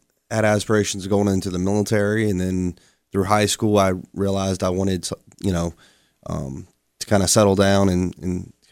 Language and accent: English; Powhatan, Virginia, United States; So I grew up in Powhatan. I lived in Powhatan.